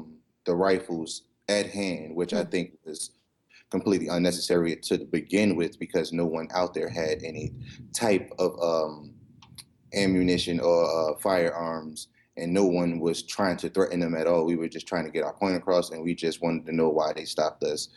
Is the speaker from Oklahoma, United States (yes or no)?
no; New Jersey, United States; now in New Orleans, United States; I'm originally from New Jersey, but I reside in New Orleans.